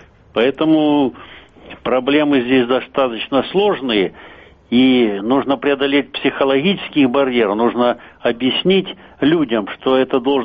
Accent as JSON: {"language": "Russian", "town": "Pyatigorsk", "region": "Stavropol Krai", "country": "Russia", "tie": "born or raised there", "said": "Я сам вырос на Северном Кавказе, родился в Пятигорске, в многонациональном крае"}